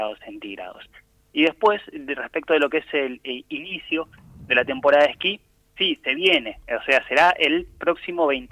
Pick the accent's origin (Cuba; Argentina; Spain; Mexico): Argentina; Bariloche, Río Negro; born there; yo soy nacido en Bariloche y aprendí en el Cerro Catedral.